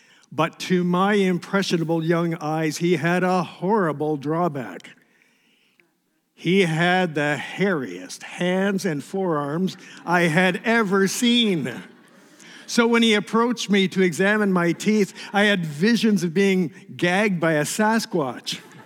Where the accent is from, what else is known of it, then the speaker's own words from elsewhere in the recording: Sudbury, Ontario, Canada; When I was a little boy growing up near Sudbury, Ontario